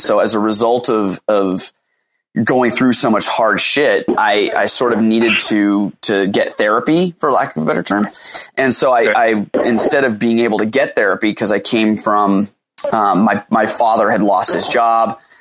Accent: California, United States; I originally was just sort of a kid growing up in San Diego County. I've been born and raised here, native of SoCal

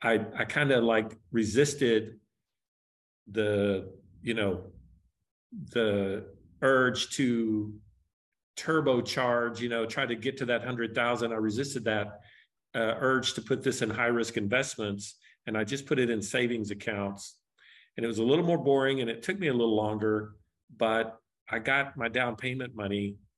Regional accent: Texas, United States; moved away; and I'm from Texas where all of the houses were like half the price of these Colorado houses.

